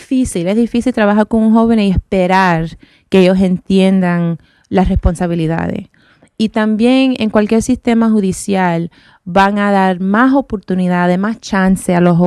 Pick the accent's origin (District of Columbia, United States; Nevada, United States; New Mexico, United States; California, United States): District of Columbia, United States; Washington; Yo nací aquí en Washington, D.C. Mi papá es cubano, mi mamá es de Nicaragua y me casé con un puertorriqueño, pues estoy bastante mezclada